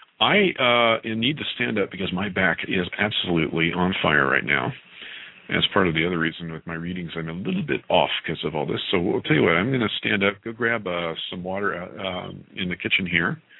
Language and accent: English; Scotland, United Kingdom; now in California, United States; I am a Scottish lad trapped in California.